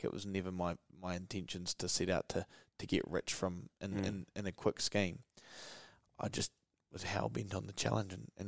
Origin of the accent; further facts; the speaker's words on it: Gisborne, New Zealand; A really kind of funny and like reference point that I look back to is growing up in Gizzy, the way I was kind of brought up, my uncle was like my hero, right?